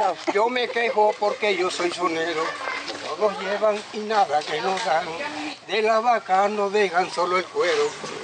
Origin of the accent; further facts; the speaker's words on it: Colombia; Esta tierra que llevo aquí en mi sangre, porque soy colombiano, ella me vio crecer.